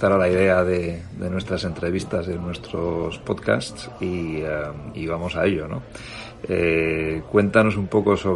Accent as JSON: {"language": "Spanish", "town": "Madrid", "region": "Community of Madrid", "country": "Spain", "said": "yo soy el madrileño de padres cántabros"}